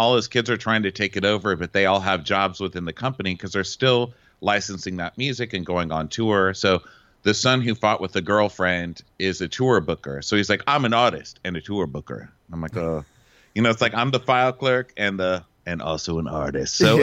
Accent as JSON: {"language": "English", "town": "El Paso", "region": "Texas", "country": "United States", "tie": "born or raised there", "said": "I mean, I'm half Lebanese and half white, and I grew up in El Paso, Texas."}